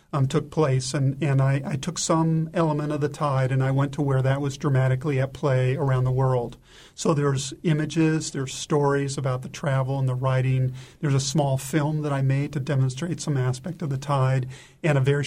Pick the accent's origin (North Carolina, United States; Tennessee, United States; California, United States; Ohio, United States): California, United States; Well, as you mentioned, I grew up on the Southern California coast, actually, surfing, sailing, diving.